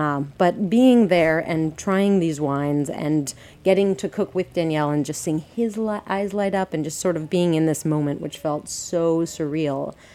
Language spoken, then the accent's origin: English; Colorado, United States; so I'm from Colorado, and I was going home anyway.